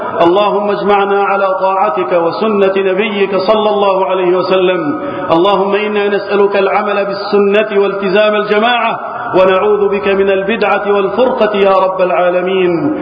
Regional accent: Egypt; اللهم احفظ بلدنا مصر وسائر بلاد المسلمين من الفتن.

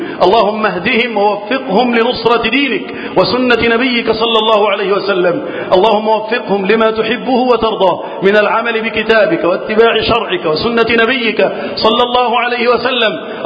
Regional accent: Egypt; اللهم احفظ بلدنا مصر وسائر بلاد المسلمين من الفتن

